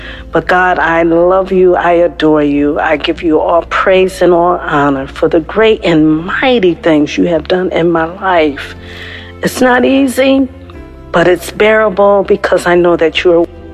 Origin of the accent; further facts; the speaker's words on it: Connecticut, United States; I'm from Connecticut.